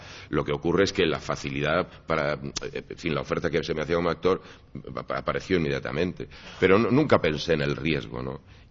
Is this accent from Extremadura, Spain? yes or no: no; Chinchón, Community of Madrid, Spain; en Chinchón allí en mi pueblo.